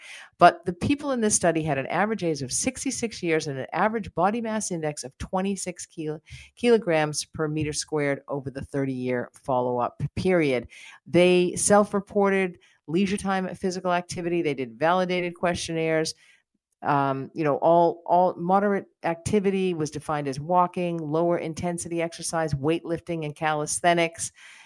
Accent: United States; I can tell you, being an American

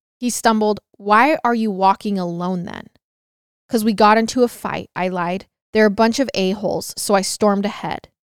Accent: Crimea, Ukraine; I'm 35 years old. I'm originally from Ukraine, specifically Crimea.

